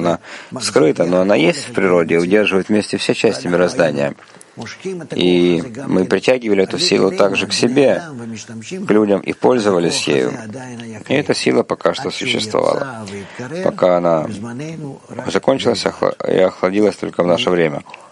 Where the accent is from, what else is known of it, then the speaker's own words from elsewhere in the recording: Israel; Не то, что у меня была когда-то какая-то проблема в том, что я еврей, израильтянин, я это очень люблю